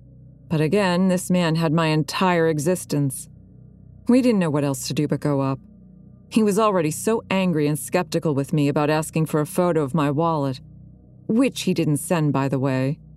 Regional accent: United States; For context, I am an American that does not speak Dutch, and thus I'm speaking in English during this

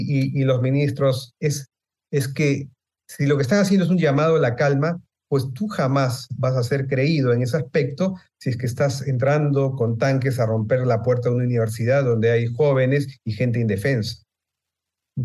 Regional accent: Peru; eso que yo tanto me preocupa en mi país, que cuando no hay instituciones enraizadas, uno termina creyendo que un mesías va a venir a sacarte

